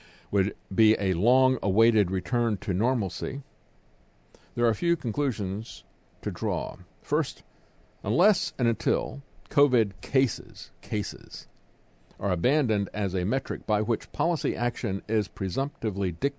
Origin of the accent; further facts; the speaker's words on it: United States; I'm kind of naive, living in America, growing up in America, it's like, hey, this is a free country, right?